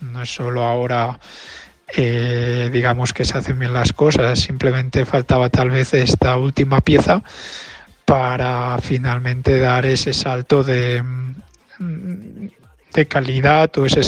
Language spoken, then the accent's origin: Spanish; Spain; es una gran satisfacción, y por supuesto para mí también, ¿no?, como español.